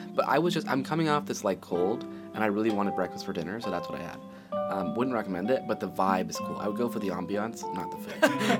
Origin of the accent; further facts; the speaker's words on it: Morgan Hill, California, United States; So I'm just south of San Jose, and it used to be like a farm town, but this whole town has like been built up into like a suburb. So it's called Morgan Hill, but it's right north of Gilroy.